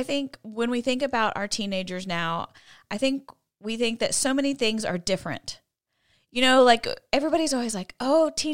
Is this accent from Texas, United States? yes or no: yes; College Station, Texas, United States; So I grew up in College Station where Texas A&M is.